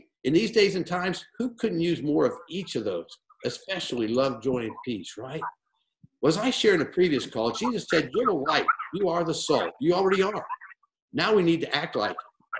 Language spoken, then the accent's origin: English; Florida, United States; So I grew up in Florida in a house in the middle of an orange grove.